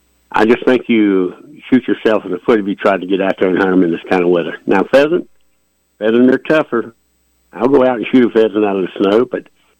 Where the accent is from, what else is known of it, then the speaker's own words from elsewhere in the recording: Florida, United States; also born or lived in Georgia; now in Fort Riley, United States; I'm from Florida originally, Georgia and Florida, but I just fell in love with Fort Riley